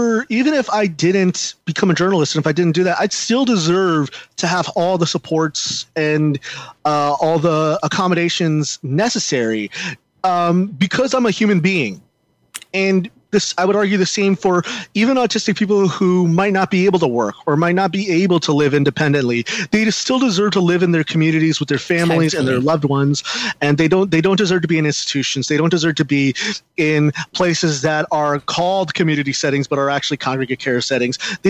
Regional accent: California, United States; I grew up in Southern California, so Disneyland's not too far away from me.

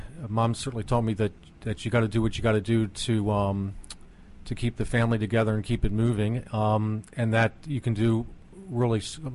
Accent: Baltimore, Maryland, United States; From Baltimore, Maryland.

